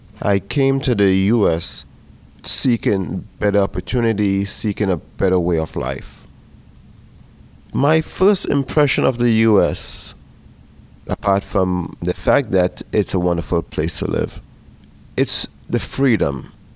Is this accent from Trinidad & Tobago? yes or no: yes; Trinidad & Tobago; Growing up in Trinidad, I belong to a youth group.